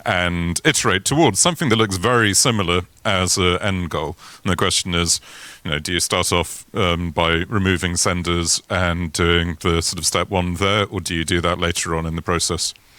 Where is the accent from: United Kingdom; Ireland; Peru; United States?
United Kingdom; decentralized with an S, because we're British.